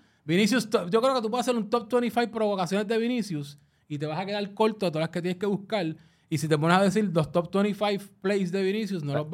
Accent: Puerto Rico; a nosotros maybe nos da trabajo como puertorriqueños

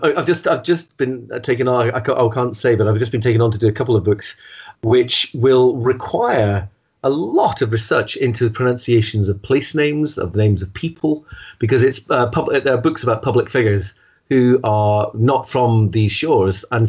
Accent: Wirral, North West England, United Kingdom; also born or lived in Scotland / Hull / London; I was born in Scotland. I was born just outside Dumfries, but my parents moved to Merseyside when I was about four years old. So I kind of grew up on the Wirral near Liverpool and then went to university in Hull, lived in London.

